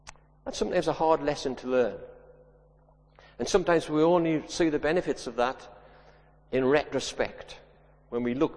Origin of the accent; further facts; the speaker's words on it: North East England, United Kingdom; I mean, I come from the Northeast, and we have a distinct accent